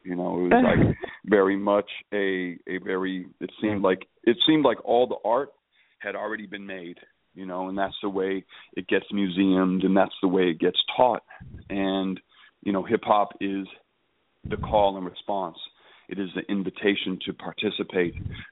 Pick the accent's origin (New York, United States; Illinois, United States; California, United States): Illinois, United States; Chicago; I also like the part of being a Chicagoan is that you have this bifurcated, dualistic type relate.